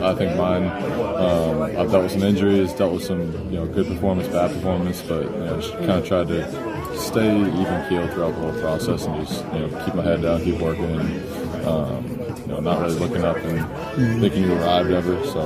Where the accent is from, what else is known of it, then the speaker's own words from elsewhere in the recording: Massachusetts, United States; I'm from Massachusetts.